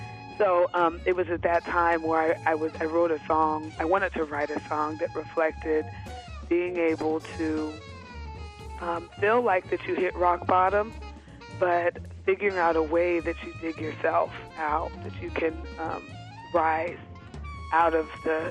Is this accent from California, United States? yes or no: no; Aurora, Colorado, United States; also born or lived in New Jersey / New York; now in Boston, United States; I'm a saxophonist from Aurora, Colorado. Currently, I'm living in Boston, Massachusetts, by way of New Jersey and New York. I come from a family of musicians.